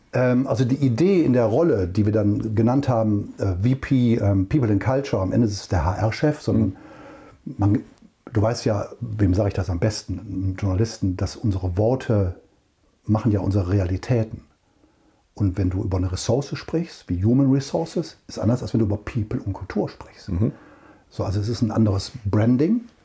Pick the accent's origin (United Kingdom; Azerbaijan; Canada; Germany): Germany; Wuppertal, North Rhine-Westphalia; das ist ja in der Nähe von Wuppertal, meiner Heimat.